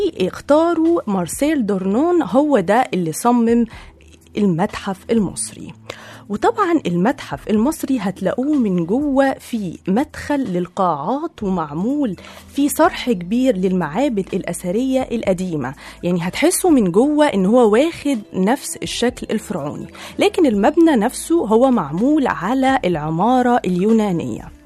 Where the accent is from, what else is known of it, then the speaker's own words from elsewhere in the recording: Egypt; الفراعنة بجد يعني خير أجداد لينا كمصريين